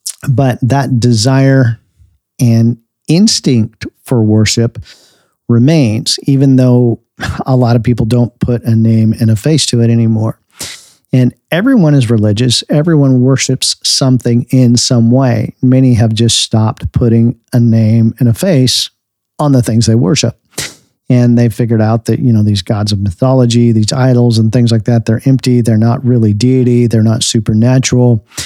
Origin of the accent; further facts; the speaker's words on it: United States; And same thing with being an American. People hear me talk, my accent might is a little different than the people around me, and they assume things about me.